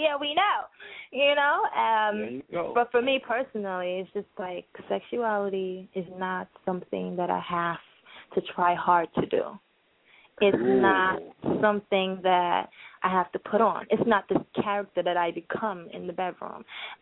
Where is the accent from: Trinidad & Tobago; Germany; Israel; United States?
Trinidad & Tobago; I'm also from the island, so... You know, I'm from Trinidad. Putting that out there. I'm an island girl. Love my Caribbean people.